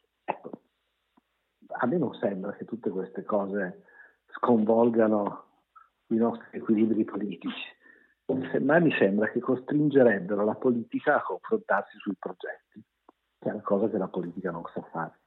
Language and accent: Italian; Piedmont, Italy; Io sono originario della Val Sangone, provincia di Torino, vicino alla Val di Susa.